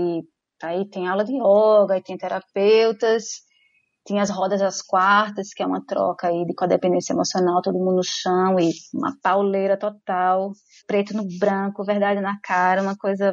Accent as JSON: {"language": "Portuguese", "town": "Recife", "region": "Pernambuco", "country": "Brazil", "said": "Sou psicóloga, sou de Recife, tenho 43 anos, recém-feitos."}